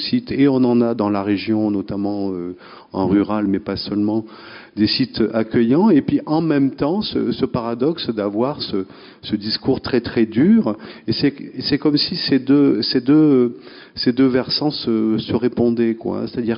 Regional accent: Nantes, Pays de la Loire, France; born there; now in Bordeaux, France; Moi, je suis né à Nantes, je suis venu à Bordeaux hein, pour relever le niveau.

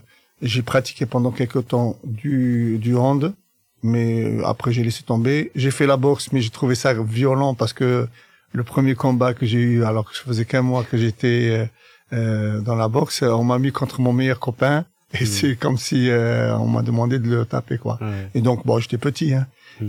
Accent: Algeria; Alors, moi, je suis natif d'Algérie. Je suis d'origine algérienne, français d'origine algérienne.

